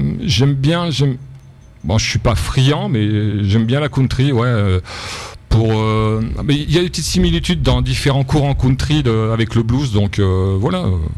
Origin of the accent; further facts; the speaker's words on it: Thouars, Nouvelle-Aquitaine, France; je viens de Thouars, dans les Deux-Sèvres, voilà. Région Poitou-Charentes.